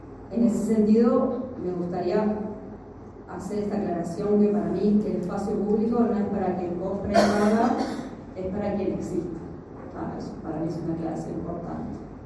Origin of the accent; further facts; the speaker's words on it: Uruguay; Nosotros como uruguayos tenemos la calidad igual de apropiarnos de un espacio de aeropuerto